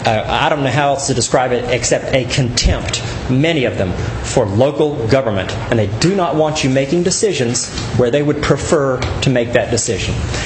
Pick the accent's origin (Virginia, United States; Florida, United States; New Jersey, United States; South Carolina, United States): South Carolina, United States; Charleston; I'm 3 hours from home. I'm from Charleston.